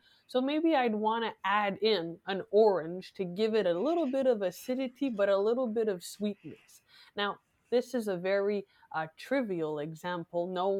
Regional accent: Quebec, Canada; I'm from the East Coast and the French Canadian province of Canada

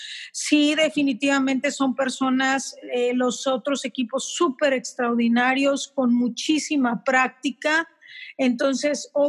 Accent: Sabinas, Coahuila, Mexico; soy de Sabinas, Coahuila, México. Nací en Rosita, que es una ciudad enseguida de aquí, de la ciudad donde yo vivo, que es donde había hospitales en aquel entonces. Entonces, la generación del 71, más o menos, ahí nacíamos.

